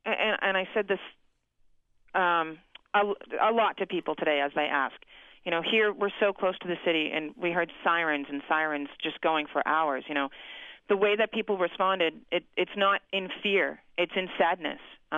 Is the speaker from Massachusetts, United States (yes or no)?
yes; Boston, Massachusetts, United States; I'm proud to say that I'm from Boston.